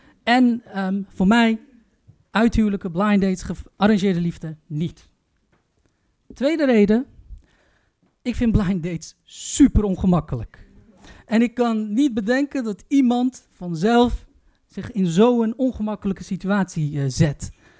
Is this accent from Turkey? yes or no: yes; Turkey; De eerste is, ik ben Turks. En wij Turken hebben de ultieme blind date uitgevonden